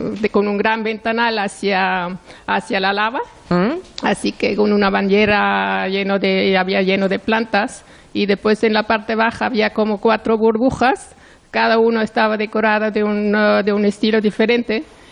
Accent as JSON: {"language": "Spanish", "country": "Switzerland", "lives_now": "Spain", "said": "Soy de Suiza."}